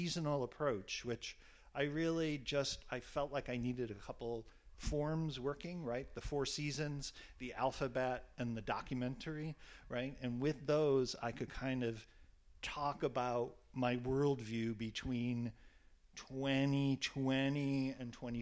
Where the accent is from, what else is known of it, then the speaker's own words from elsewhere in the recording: Buffalo, New York, United States; the racist massacre at Top Supermarket in Buffalo, my hometown.